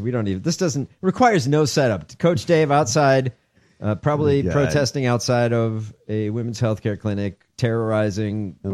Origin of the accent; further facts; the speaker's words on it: Chicago, Illinois, United States; I'm from Chicago.